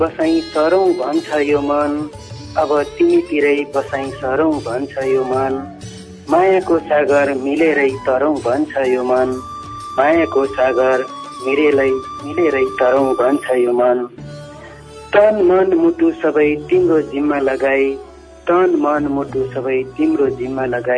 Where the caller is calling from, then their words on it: Malaysia; म मलेसियादेखि